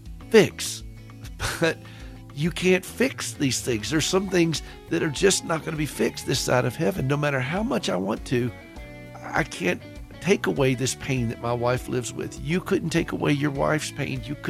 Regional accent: the South, United States; accent: Southern; And yes, my Southern accent comes through on that.

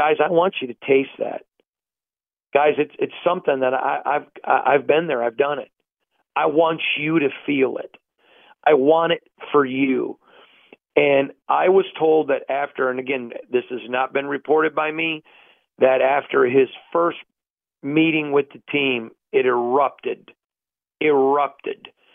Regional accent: Michigan, United States; And I know because I grew up in Michigan and I've been around the country.

